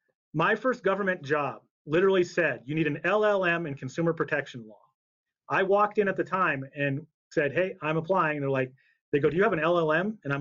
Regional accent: Circle, Montana, United States; I grew up in Circle, Montana, which is, if you look at the map of Montana, there's a giant lake on the eastern side

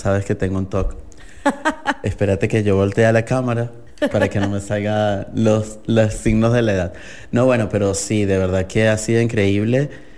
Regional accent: Venezuela; moved away; Bueno, soy venezolano, como por si no lo había notado por el acento.

